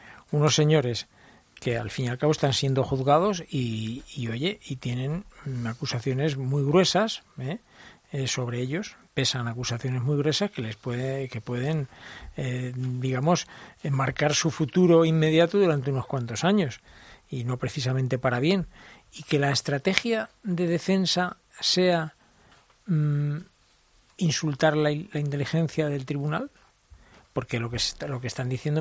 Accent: Madrid, Community of Madrid, Spain; Esto en mi pueblo, que es este, que es Madrid, le llaman hacerse el tonto.

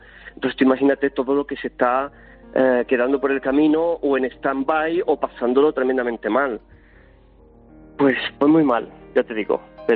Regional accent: Motril, Andalusia, Spain; now in Granada, Spain; No, estoy en Granada, soy de Motril pero vivo en Granada.

